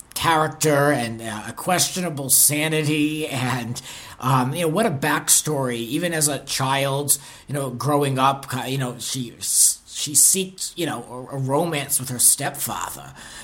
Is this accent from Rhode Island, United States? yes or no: yes; Rhode Island, United States; accent: Rhode Island; My Rhode Island accent is in full effect